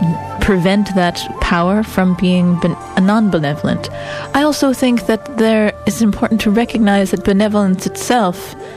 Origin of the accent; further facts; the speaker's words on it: Hamburg, Germany; English is a second language; I just returned from a brief trip home to vote. I'm from Hamburg